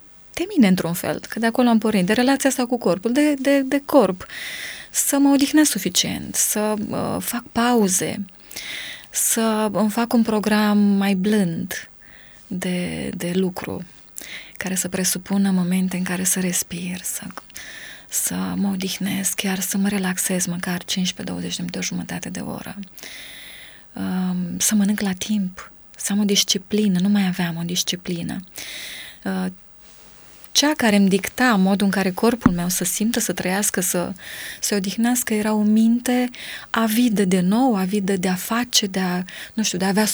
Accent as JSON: {"language": "Romanian", "country": "Romania", "said": "Pentru mine, ca româncă, îmi doream și iubeam supermarketurile occidentale."}